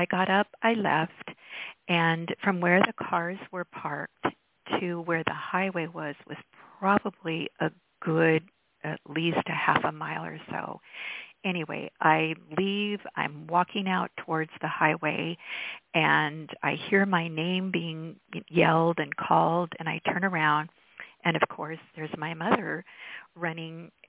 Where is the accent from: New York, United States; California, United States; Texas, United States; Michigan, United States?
California, United States; I was from Northern California, and every summer, because my father was a teacher, my family spent our summers, 3 months, 2 to 3 months in the summer with my grandparents who lived in Ely, Nevada.